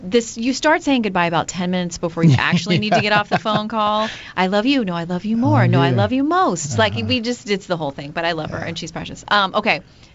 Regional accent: Florida, United States; Santa kind of likes Florida. I, you know, it's my home state, so I like to spend a lot of time there. But he always showed up when I was growing up.

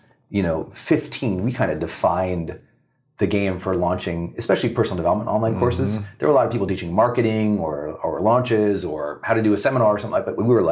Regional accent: Montana, United States; Growing up in Montana, we just had nothing.

